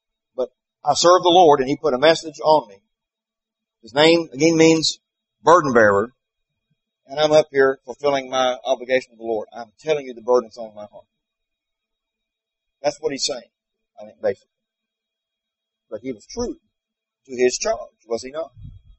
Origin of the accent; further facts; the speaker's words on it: Kentucky, United States; I said, I went to UK. I'm from Kentucky.